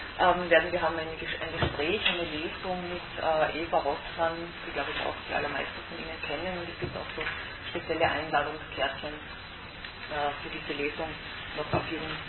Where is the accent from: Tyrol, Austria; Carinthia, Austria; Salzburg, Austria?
Tyrol, Austria; now in Vienna, Austria; dass eben ich als Tirolerin, das auch ein Kulturschock war, wie ich nach Wien gekommen bin.